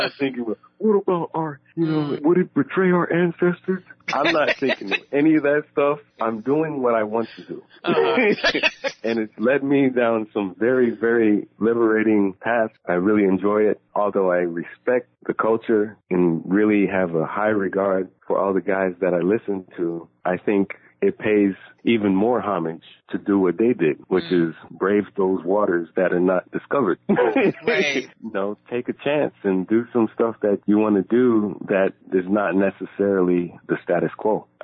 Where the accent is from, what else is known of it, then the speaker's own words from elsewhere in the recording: Miami, Florida, United States; Also the Rodriguez brothers, who I grew up with in Miami.